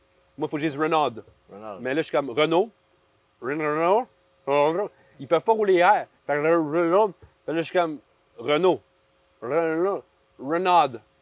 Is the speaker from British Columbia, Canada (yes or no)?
no; Quebec, Canada; French is a second language; Je te dirais que mon accent est encore prononcé. Pour moi, c'est une façon aussi de mettre la table à un projet qui est du Québec